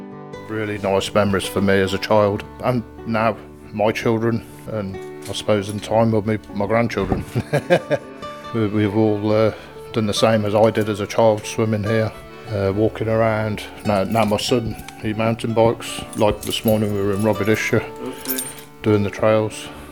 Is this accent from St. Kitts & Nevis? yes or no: no; Coventry, West Midlands, United Kingdom; now in Slovenia; I'm from Coventry in Great Britain, and I've come back to my other ancestral home in Biriana, Slovenia.